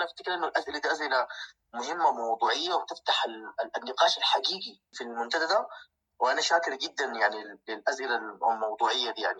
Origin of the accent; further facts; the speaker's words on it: Sudan; ما لم نحن نصل لنقطة مشتركة نقول والله العظيم دي ثوابتنا كسودانيين